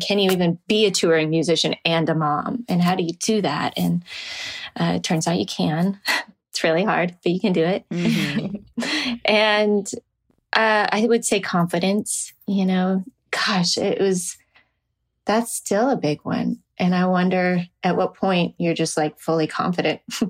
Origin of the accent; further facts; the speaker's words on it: Nashville, Tennessee, United States; I guess growing up in Nashville, where you see a lot of country music stars, and I just decided, like, I'm not going to seek the spotlight.